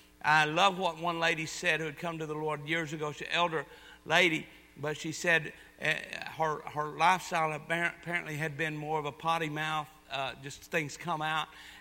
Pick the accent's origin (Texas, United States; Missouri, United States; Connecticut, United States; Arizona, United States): Texas, United States; I am actually from McLennan County in Texas. For anybody that wanted to know, I'm not from the backwoods of Georgia somewhere in the boonies.